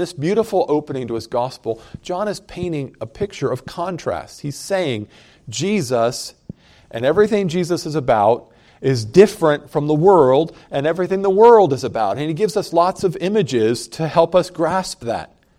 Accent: Oklahoma City, Oklahoma, United States; born there; My passport will tell you that I was born in Oklahoma City, Oklahoma. I'm a U.S. citizen because I was born here.

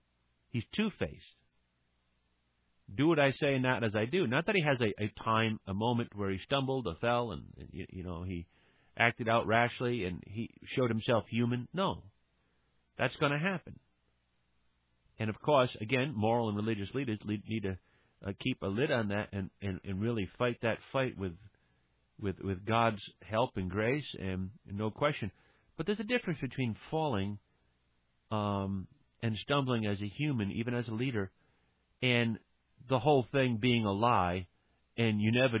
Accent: Rhode Island, United States; I grew up in Rhode Island my whole life. I mean, I was born in Rhode Island, raised in Rhode Island.

